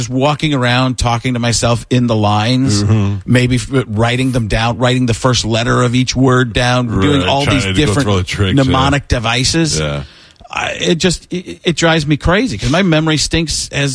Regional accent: Waukesha, Wisconsin, United States; Well, I grew up in Wisconsin, Waukesha, Wisconsin, outside of Milwaukee.

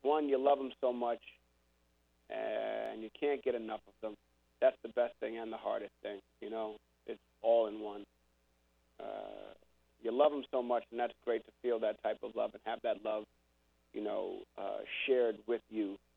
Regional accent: New York City, New York, United States; I grew up in New York City, and you don't grill in apartment buildings. It's illegal.

